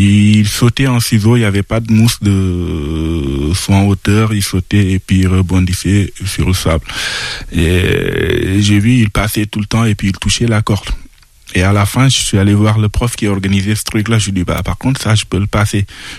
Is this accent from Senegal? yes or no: yes; Medina Sabah, Senegal; also born or lived in Tivaouane; Je suis né au Sénégal, à Tivavouane, et j'ai grandi à Medina Sabah, dans le centre du Sénégal.